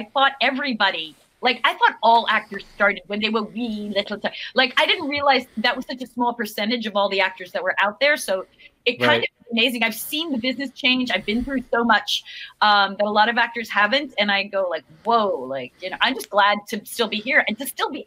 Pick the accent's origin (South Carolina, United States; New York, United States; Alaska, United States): New York, United States; I'm from back east. I'm from New York, from Long Island.